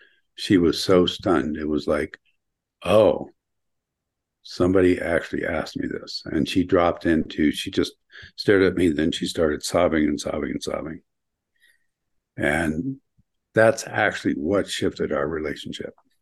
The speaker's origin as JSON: {"language": "English", "region": "Ohio", "country": "United States", "tie": "born or raised there", "moved": "yes", "lives_now": "Colorado, United States", "said": "I grew up in Ohio, but I moved to Colorado in 1970."}